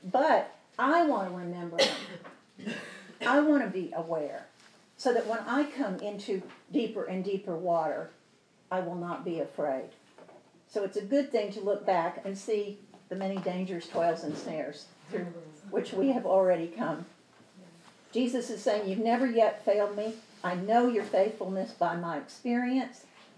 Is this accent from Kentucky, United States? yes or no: no; Texas, United States; I'm from Texas, the Longhorns.